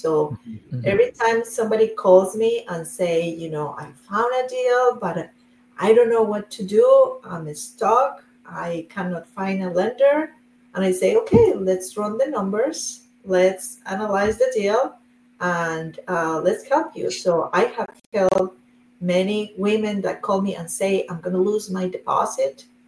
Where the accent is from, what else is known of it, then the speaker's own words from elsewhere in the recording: Colombia; English is a second language; But I am from Colombia in South America, and I grew up with there.